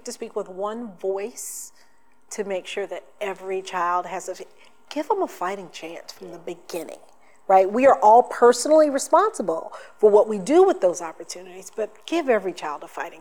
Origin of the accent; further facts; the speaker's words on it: the South, United States; So I'm a girl from the South. I grew up in the church.